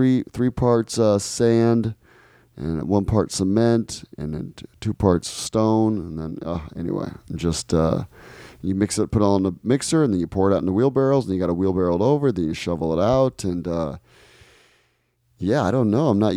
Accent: Ecuador; I grew up in Ecuador, so poverty doesn't really, I shouldn't say it doesn't affect me, but I'm used to it and that's part of life.

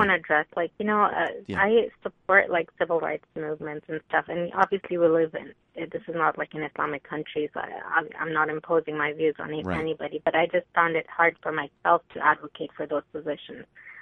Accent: United States; But at the same time, I live in America. As an American, I support their civil rights to do.

